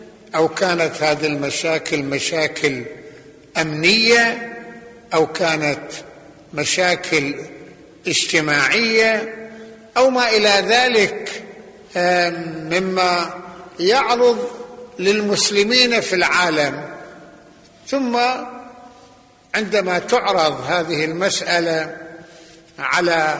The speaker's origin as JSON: {"language": "Arabic", "country": "Lebanon", "said": "وحتى ما حدث عندنا في لبنان"}